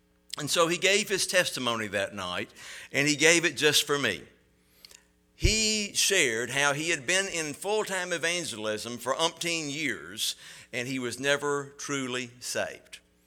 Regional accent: Bible Belt, United States; I'm like so many of you. I was raised in the Bible Belt, and I was raised in church.

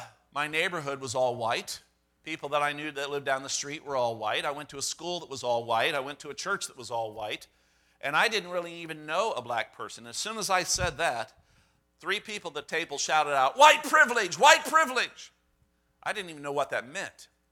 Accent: St. Louis, Missouri, United States; Only reason I knew about it was because I grew up in the St. Louis area and I had friends who lived in Ferguson

